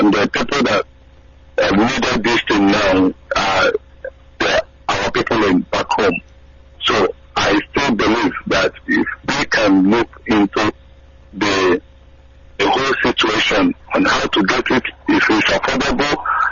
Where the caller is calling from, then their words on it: Dublin, Leinster, Ireland; I'm calling from Dublin, Ireland.